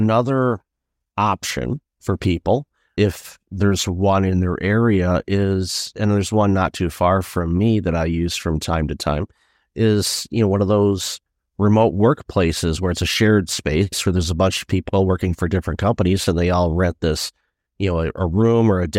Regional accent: Ireland; I'm like, I'm Irish.

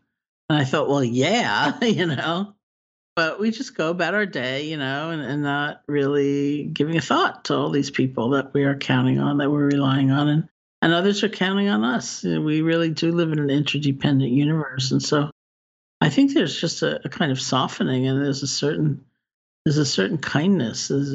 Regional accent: New York City, New York, United States; I grew up in New York City. It's especially easy to feel disconnected, you know, from nature, from all kinds of things.

